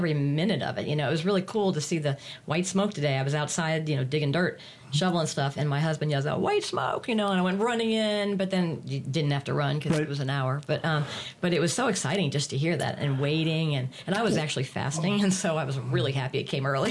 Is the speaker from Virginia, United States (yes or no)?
no; Chicago, Illinois, United States; born there; I was born in Chicago as well, 62, you know